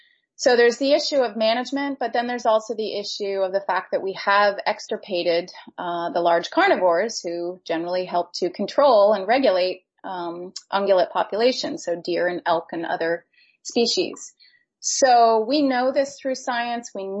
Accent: Maine, United States; I'm originally from Maine

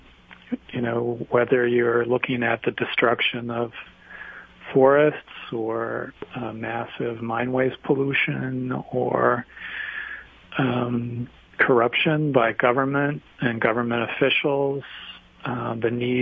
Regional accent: Pacific Northwest, United States; Well, I grew up in the Northwest and just enjoyed rivers and walking through forests

